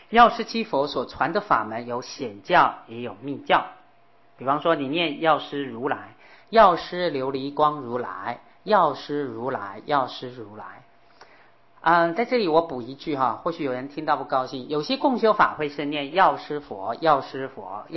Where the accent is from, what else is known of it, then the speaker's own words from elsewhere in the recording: China; 我们中国人